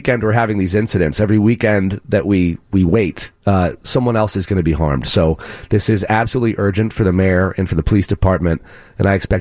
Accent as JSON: {"language": "English", "region": "East Coast", "country": "United States", "tie": "born or raised there", "said": "Little known fact, I didn't grow up in Chicago. I grew up in cities on the East Coast, and I remember using public transportation in Boston and New York"}